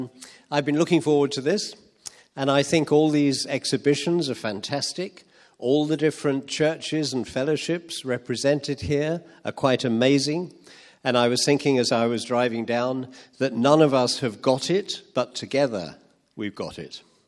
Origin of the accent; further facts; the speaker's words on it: England, United Kingdom; The greater problem in our marriage is that I'm English and she's Welsh.